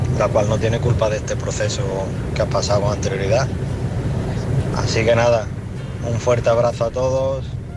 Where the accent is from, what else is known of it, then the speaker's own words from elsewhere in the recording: Valencia, Valencian Community, Spain; vengo de Valencia.